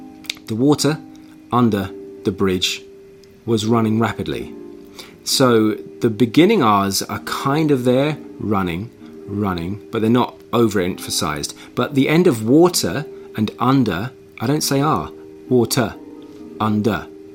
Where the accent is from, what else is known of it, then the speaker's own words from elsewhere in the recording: London, United Kingdom; accent: East London Essex; because my accent is more East London Essex